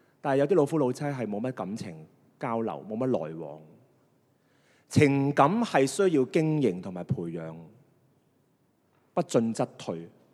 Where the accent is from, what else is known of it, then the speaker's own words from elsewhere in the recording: China; 特别我哋中国人，我哋教嗰啲仔点教嘅？